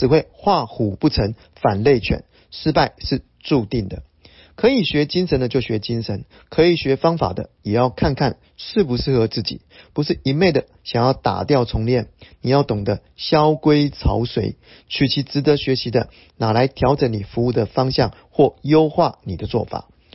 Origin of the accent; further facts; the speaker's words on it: Miaoli County, Taiwan; 谢谢，我是苗栗人，可以跟你认识一下吗？